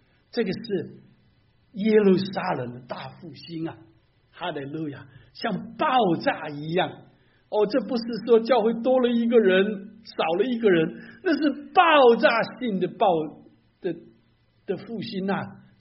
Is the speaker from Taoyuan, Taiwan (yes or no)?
no; Kaohsiung, Taiwan; 我记得我小时候在家乡高雄西子湾海边游泳的时候